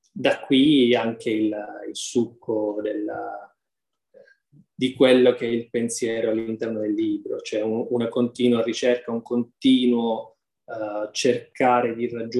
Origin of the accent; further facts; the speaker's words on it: Sicily, Italy; moved away as an adult; io sono nato e cresciuto in Sicilia, in un paesino di montagna. L'università poi mi ha spinto ad andare via da casa a 18 anni.